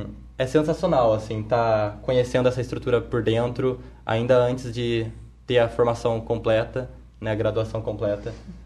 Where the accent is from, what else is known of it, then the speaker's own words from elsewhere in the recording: Minas Gerais, Brazil; estava lá na minha cidade, em Minas Gerais.